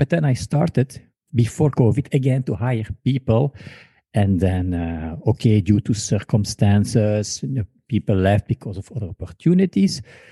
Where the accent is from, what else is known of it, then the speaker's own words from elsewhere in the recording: Belgium; first language Flemish; English is a second language; or don't speak like Flemish or Dutch, like I am. And actually, it's a Russian name, but I'm from Belgium